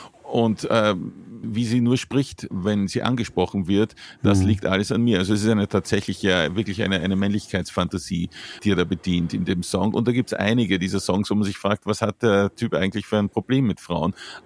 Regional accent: Austria; ich als Österreicher würde sagen unter der Fuchtel

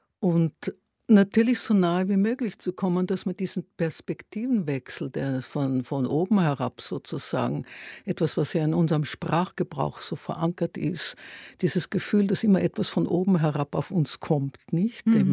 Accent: Graz, Styria, Austria; moved away as an adult; now in Vienna, Austria; als ein ganz junger Mensch aus Graz gekommen, die Mutter Berlinerin. Wir sind nach dem Krieg nach Österreich gekommen, der Vater war Österreicher. Dann bin ich aus Graz weg nach Wien

